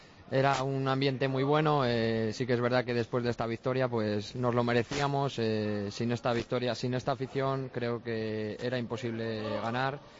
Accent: Valladolid, Castile and León, Spain; Yo soy pucelano y a mucha honra.

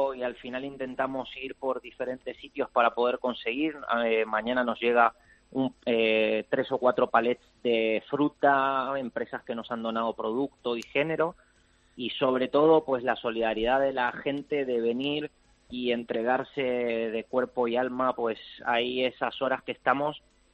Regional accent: Argentina; now in Valencia, Spain; yo soy argentino, nosotros tenemos 3 restaurantes aquí en Valencia

